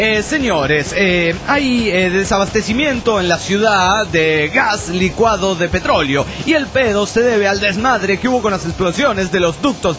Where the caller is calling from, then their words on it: Puebla, Mexico; Hola amigos … desde Puebla, México.